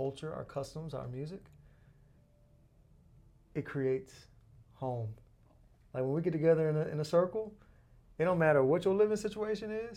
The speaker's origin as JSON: {"language": "English", "town": "Atlanta", "region": "Georgia", "country": "United States", "tie": "born or raised there", "said": "I'm a son of Atlanta, born and raised in Atlanta. We have a very unique culture."}